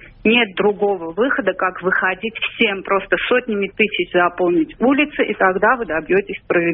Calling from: Armenia; Нет, не Беларусь, это я из Армении звоню.

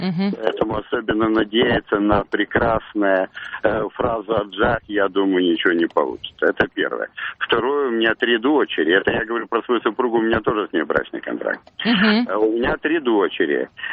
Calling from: Moscow, Russia; я из Москвы.

